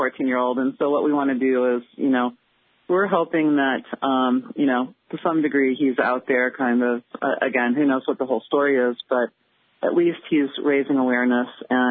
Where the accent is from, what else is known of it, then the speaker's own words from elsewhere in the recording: California, United States; Well, possibly. You know, again, I'm from California and Bay Area, and so we have, you know, we're kind of used to this.